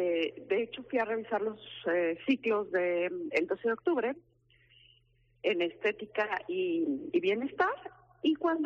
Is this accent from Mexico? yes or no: yes; Mexico; moved away as an adult; now in Spain; yo soy mexicana, tengo prácticamente 2 meses que llegué a España